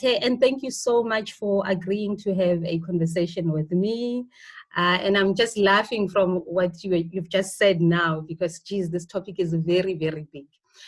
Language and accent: English; Alexandra, Gauteng, South Africa; Growing up in Nako Alexandra, we had a neighbor with a child who had Down syndrome.